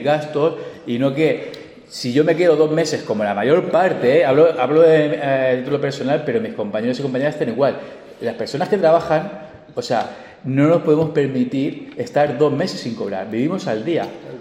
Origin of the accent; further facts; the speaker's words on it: Rubí, Catalonia, Spain; Sí, yo vengo de Rubí. Yo vivía en Rubí.